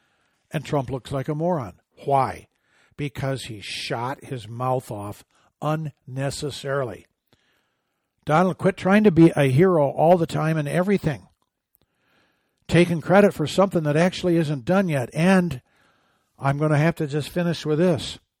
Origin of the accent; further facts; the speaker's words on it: Michigan, United States; I love his speech the other night in Macomb County, Michigan, my home state.